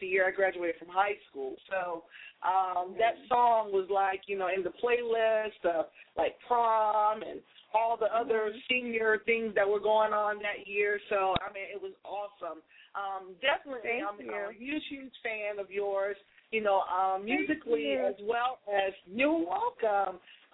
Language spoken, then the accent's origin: English; Boston, Massachusetts, United States; because I'm a B-girl. I'm from Boston originally.